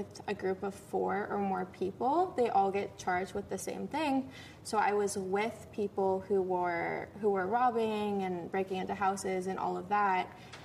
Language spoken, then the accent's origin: English; Chicago, Illinois, United States; I'm from Chicago